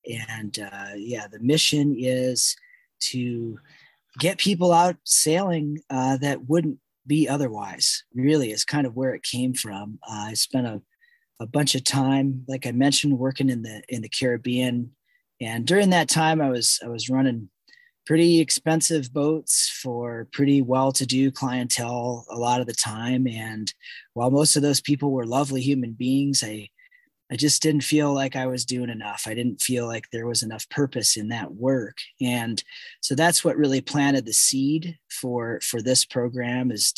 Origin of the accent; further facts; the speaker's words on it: Wisconsin, United States; moved away as an adult; now in Sandpoint, United States; I grew up in Wisconsin, moved to Idaho when I was 18